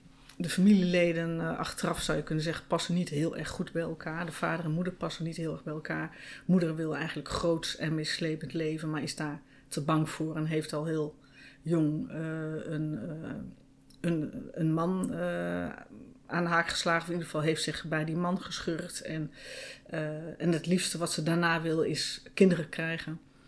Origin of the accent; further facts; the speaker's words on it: Neede, Gelderland, Netherlands; Ik ben opgegroeid in Neede.